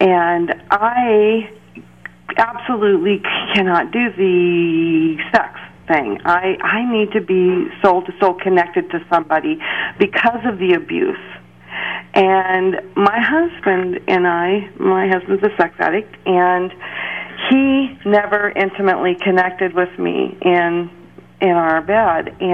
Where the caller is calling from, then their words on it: Oregon, United States